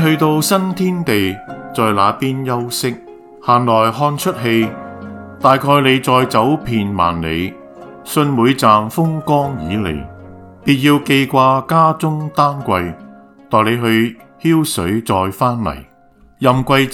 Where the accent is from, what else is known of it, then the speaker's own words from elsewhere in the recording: Hong Kong; 我出生及成长于香港，父母是从中国大陆迁徙而来的难民，在狮子山下的木屋区建立家庭